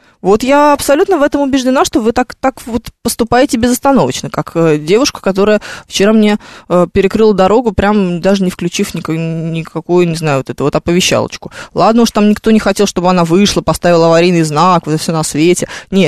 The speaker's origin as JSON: {"language": "Russian", "region": "Moscow", "country": "Russia", "said": "Я еще москвичка, да, скажем прямо."}